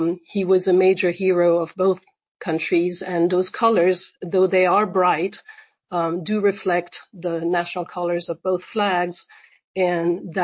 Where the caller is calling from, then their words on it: France; I'm calling you from France. I'm the French Honorary Consul in Savannah